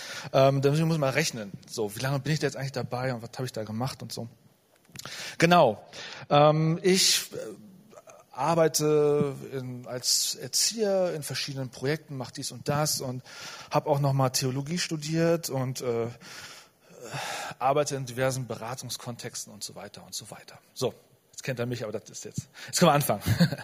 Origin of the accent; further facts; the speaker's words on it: Celle, Lower Saxony, Germany; Also ich komme aus Celle, bin verheiratet mit der Ilona und habe zwei Kinder und bin seit 20 Jahren bei den Jesus Freaks.